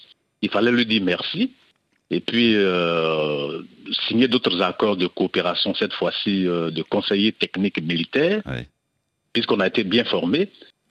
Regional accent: Côte d’Ivoire; Bon, en tout cas, chez nous, en Côte d'Ivoire, l'armée française n'a pas été chassée.

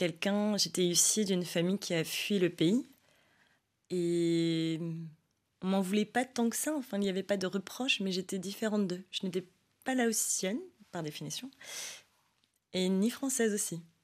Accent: France; Je ne suis ni d'origine laotienne, ni française. Enfin, si, je suis française, mais je ne suis pas particulièrement d'une origine ou d'un pays particulier. Je suis un peu des deux

